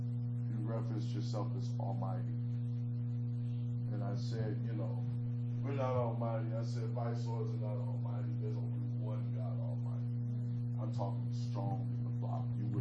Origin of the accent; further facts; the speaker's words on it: Indianapolis, Indiana, United States; a matter of fact, it is one of the worst neighborhoods in Indianapolis. But I'm not dressed like I'm from Post Road. So, like, when I said I'm from Post Road, that really just, like, hey, from Post what?